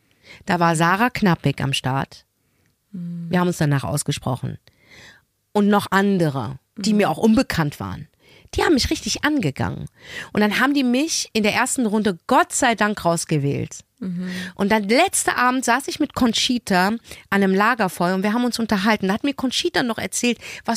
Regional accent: Morocco; Und ich komme aus Marokko. Es gibt auch Teile in Marokko, wo ich ein Plumpsklo habe.

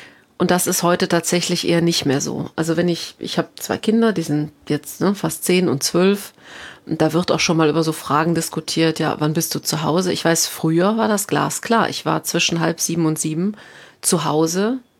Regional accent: Rhineland, Germany; ich komme ja hier aus dem Rheinland

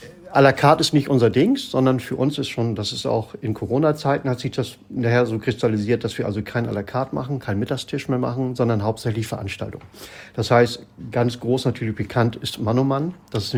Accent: Nindorf, Germany; ich bin in Nindorf groß geworden

